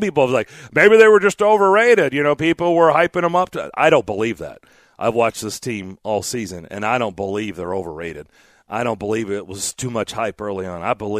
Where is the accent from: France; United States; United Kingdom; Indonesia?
United States; Lexington, Kentucky; I grew up in Lexington. Of course, March.